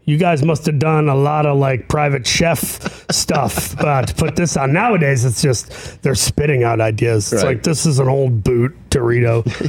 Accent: Saginaw, Michigan, United States; I grew up in Saginaw, Michigan.

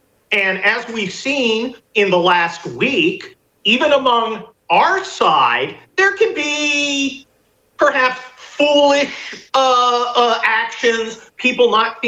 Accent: United States; I mean, but I'm American.

